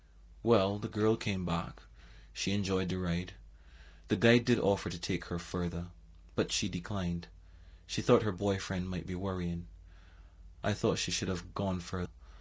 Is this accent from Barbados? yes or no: yes; Barbados; For Radio Brave Seas … from Barbados, in Afric